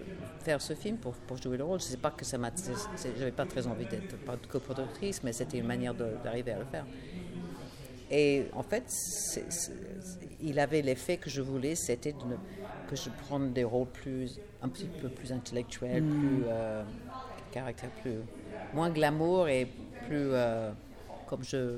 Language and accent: French; England, United Kingdom; French is a second language; Oui, comme tout le monde. Toutes les petites anglaises je suis partie de l'école sans parler français. Je ne parlais pas français.